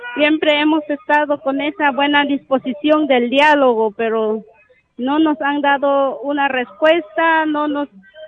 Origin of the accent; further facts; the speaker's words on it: Santa Lucía Utatlán, Sololá, Guatemala; soy de Santa Lucía, Utatlán.